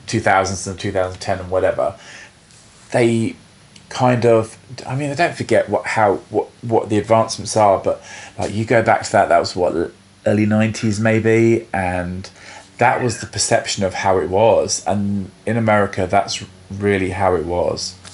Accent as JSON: {"language": "English", "region": "East of England", "country": "United Kingdom", "said": "I come from Essex"}